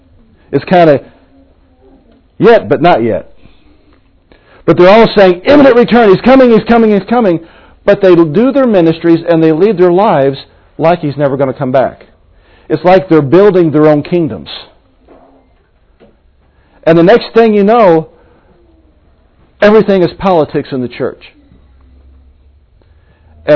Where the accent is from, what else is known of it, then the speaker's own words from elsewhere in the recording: the Ozarks, United States; I'm from the Ozarks. I find out God be smart, and I be dumb, and I just do what He says.